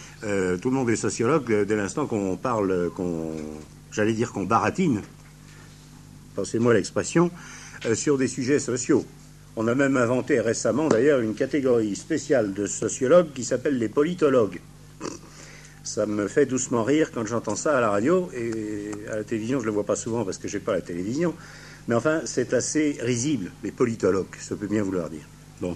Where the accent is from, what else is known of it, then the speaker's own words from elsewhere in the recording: France; now in Switzerland; je suis français et je suis en Suisse